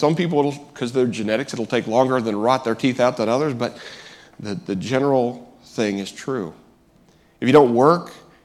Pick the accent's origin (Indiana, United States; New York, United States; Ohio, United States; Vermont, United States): Indiana, United States; In Indiana, my home state, this past week, there's a firestorm erupting